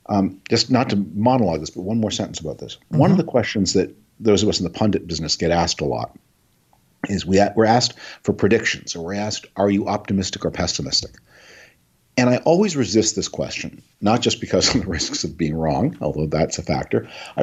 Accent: Canada; I'm originally from Canada.

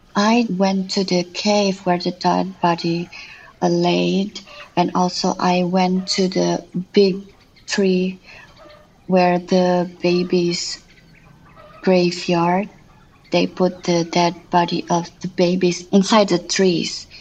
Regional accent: Indonesia; English is a second language; also born or lived in Lombok; I'm an artist from Bali. I was born outside of Bali, which is Lombok, and I grew in many places in Indonesia.

